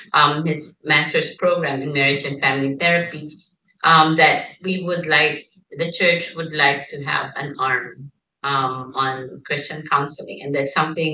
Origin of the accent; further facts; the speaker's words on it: Philippines; now in New York, United States; Yes, and we are from the Philippines. We moved to New York and 15 years ago.